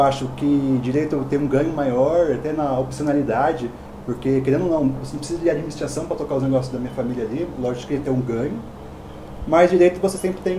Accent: Rondônia, Brazil; also born or lived in Paraná; Eu sou do interior do Paraná. Minha família mudou para Rondônia, então eu sou do interior mesmo, lá de Rondônia, lá do Nortão. Então, praticamente, me considero rondoniense.

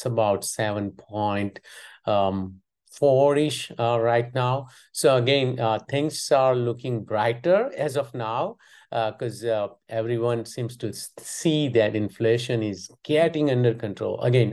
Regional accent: Gujarat, India; English is a second language; And also I did watch the ICC Cricket World Cup final in my hometown. The largest stadium in the world is in my hometown.

